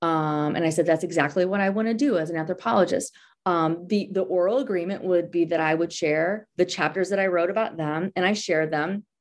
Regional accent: Midwest, United States; I basically identified myself as a Midwesterner, as a mom, as someone who buys meat for my kids.

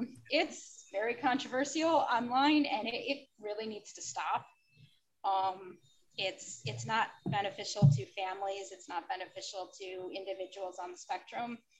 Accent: Lisle, Illinois, United States; my hometown is Lisle, and then all of the DuPage area with disability professionals.

